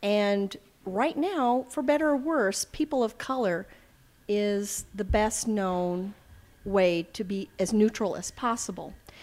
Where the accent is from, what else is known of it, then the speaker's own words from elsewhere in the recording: the South, United States; I grew up in a time when colored was used often, and I grew up in the South.